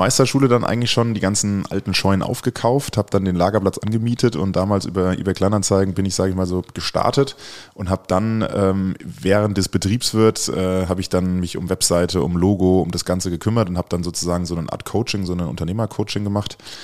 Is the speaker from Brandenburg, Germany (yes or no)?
no; Wiesbaden, Hesse, Germany; ich komme ursprünglich aus Wiesbaden